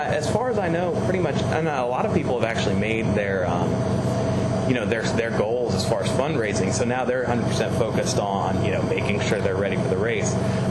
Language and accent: English; Virginia, United States; And she never, because I'm actually from Northern Virginia.